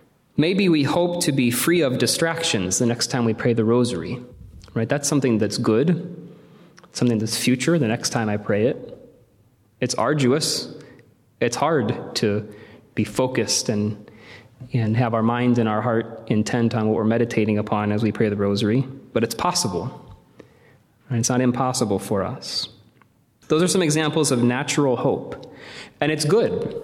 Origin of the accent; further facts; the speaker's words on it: St. Louis, Missouri, United States; I'm a big Cardinals fan. I hail from St. Louis.